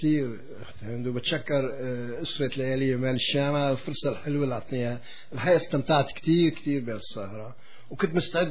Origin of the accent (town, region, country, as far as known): Syria